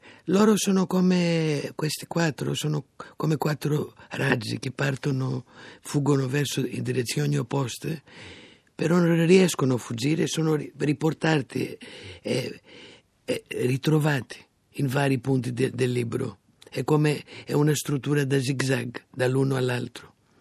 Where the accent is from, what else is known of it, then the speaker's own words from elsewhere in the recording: Greece; Italian is a second language; Dal mio paese, soprattutto la poesia, quindi Cavafis e Seferis sono i miei preferiti.